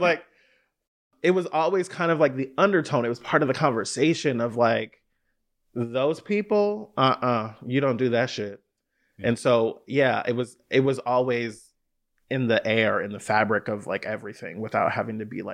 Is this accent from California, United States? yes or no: yes; California, United States; But like, I grew up in the Bay Area, but I'm in heavily in the church, right?